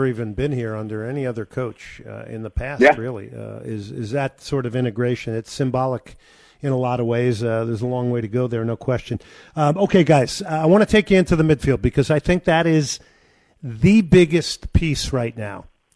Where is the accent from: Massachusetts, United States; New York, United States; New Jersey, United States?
New Jersey, United States; I'm from New Jersey. What can I say?